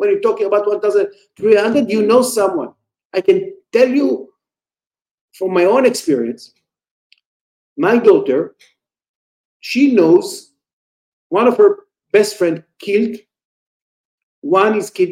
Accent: Israel; English is a second language; But there is something, I tell you a secret, which I think that you know as an Indian. When we are in such a situation, we become the best of the best.

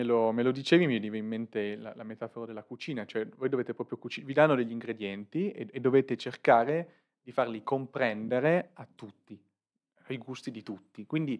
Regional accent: Piedmont, Italy; Sì, io sono piemontese.

